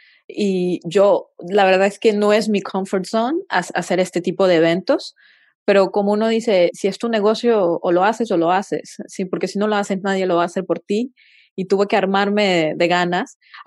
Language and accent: Spanish; Venezuela; yo soy de Venezuela, entonces hablo con mis manos y hablo muy expresivamente